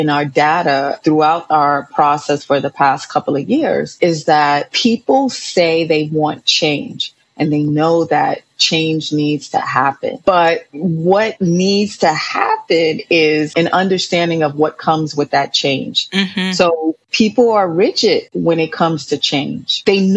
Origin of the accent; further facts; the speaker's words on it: New York City, New York, United States; growing up in New York City, one thing that you do have is access.